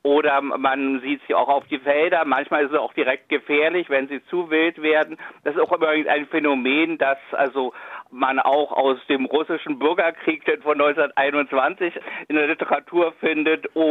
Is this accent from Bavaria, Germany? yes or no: no; Berlin, Germany; zum Beispiel in meiner Heimatstadt Berlin